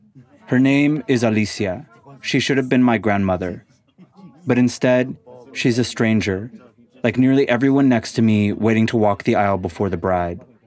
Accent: California, United States; I grew up in the Bay Area, surrounded by the ghosts of my mom's childhood.

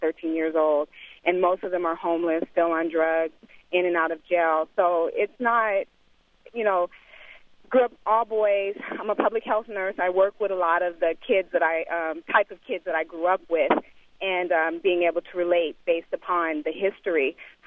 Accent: Oakland, California, United States; now in Sacramento, United States; I grew up in Oakland, California, early 70s up until the late 80s, Bancroft East 14th area, and there was a lot of drugs.

